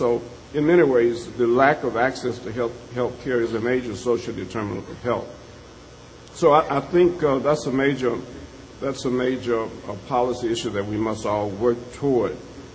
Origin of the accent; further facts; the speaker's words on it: Alabama, United States; I grew up in the South, in Alabama, and I was a teenager when the civil rights movement sort of started